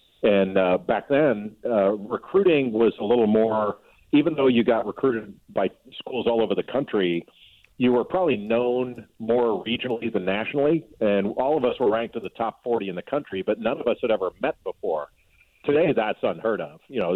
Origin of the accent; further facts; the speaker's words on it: Los Angeles, California, United States; I grew up in Los Angeles